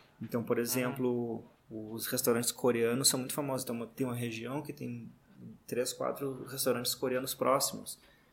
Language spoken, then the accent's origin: Portuguese; Brazil; quando me falaram assim, ah, mas tu é brasileiro, não sei o que, nós somos americanos. Eu falei, cara, se eu nasci na América, eu também sou americano